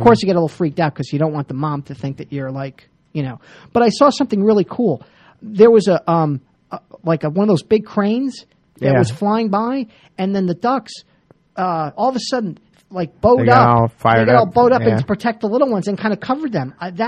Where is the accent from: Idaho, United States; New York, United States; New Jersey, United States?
New Jersey, United States; I never saw that growing up in New Jersey ever.